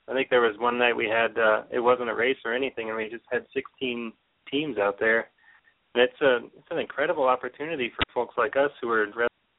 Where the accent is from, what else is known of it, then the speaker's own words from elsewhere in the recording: Midwest, United States; now in Healy, United States; She's a Texan and I'm a Midwesterner, so for us, having this sort of wide open space that we have here on Stampede, which is where we are in Healy